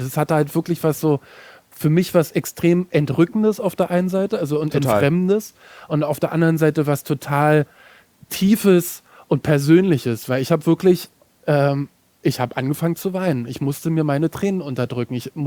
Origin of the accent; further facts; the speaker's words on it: Germany; ich mache hier eine Dokumentation ich komme aus Deutschland, mache eine Dokumentation, sowas.